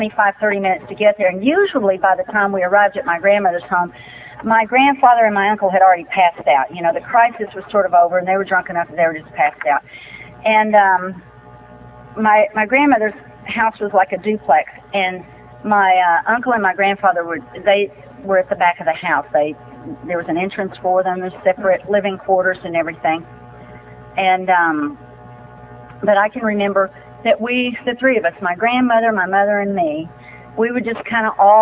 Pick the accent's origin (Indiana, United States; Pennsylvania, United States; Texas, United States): Texas, United States; Fort Worth; So, I grew up in Fort Worth, Texas, born in 1950